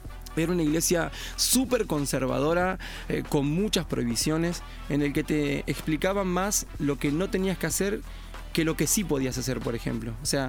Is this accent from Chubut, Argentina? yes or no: no; La Plata, Buenos Aires Province, Argentina; desde chiquito, desde que crecí, nací en un barrio, en la ciudad de La Plata, soy de Buenos Aires, Argentina. Y a los alrededores de la ciudad de La Plata hay un barrio en donde crecí